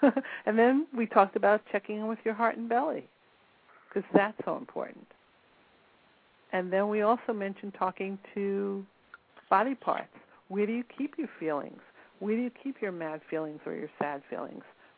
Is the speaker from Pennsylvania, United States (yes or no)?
no; New York, United States; I'm from New York. So if I walk down the street, now I don't feel good.